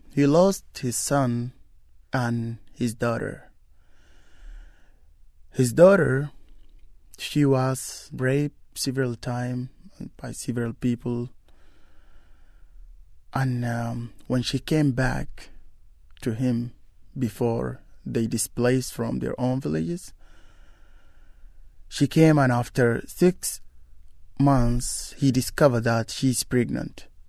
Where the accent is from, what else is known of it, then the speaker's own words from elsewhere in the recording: Nyala, South Darfur, Sudan; And I went back to my hometown, Niala, to find out what is going on.